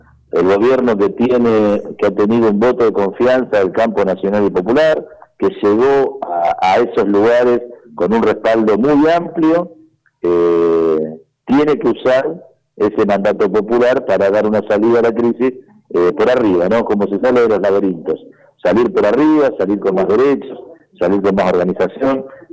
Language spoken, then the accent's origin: Spanish; Santa Fe, Argentina; Yo conozco los barrios como santafesino, que siempre anduve por todas partes